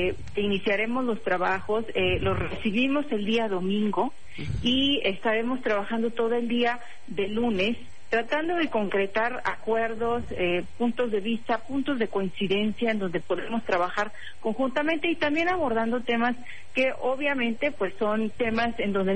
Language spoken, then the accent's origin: Spanish; Juárez, Chihuahua, Mexico; pues nacida en Juárez y de toda mi vida crecida en la frontera y en los dos países conviviendo